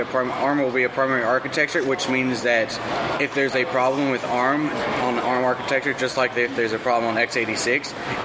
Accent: Harkers Island, North Carolina, United States; now in Raleigh, United States; Originally from Harkers Island, North Carolina. We talk funny.

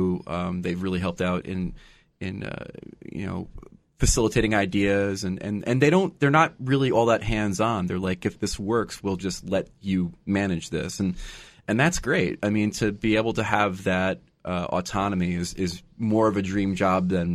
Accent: New Jersey, United States; when I grew up in Jersey and my dad would bring home the New York Daily News

